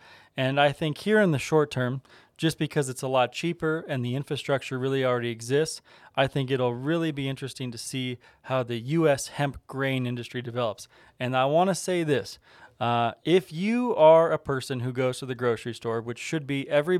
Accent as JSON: {"language": "English", "region": "Colorado", "country": "United States", "said": "I know I'm from Colorado. It's the most Colorado thing you can possibly say."}